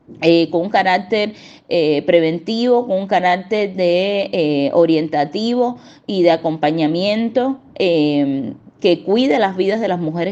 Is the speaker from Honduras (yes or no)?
no; Cuba; nos alarma como mujeres cubanas